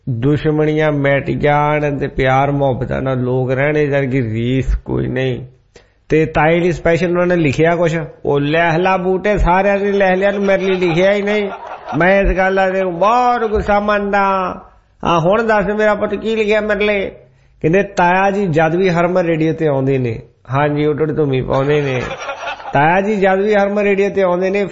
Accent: Giddarpindi, Punjab, India; ਮੇਰਾ ਪਿੰਡ ਹੈਗਾ ਗਿੱਦੜ ਪਿੰਡੀ, ਗਿੱਦੜ ਪਿੰਡੀ ਦਾ ਲਾਗੇ

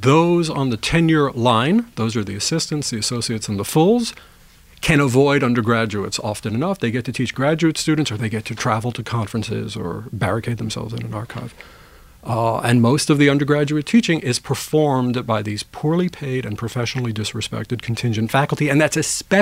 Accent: Brooklyn, New York, United States; Well, the first thing is I'm from Brooklyn, New York. I'm a city boy, right?

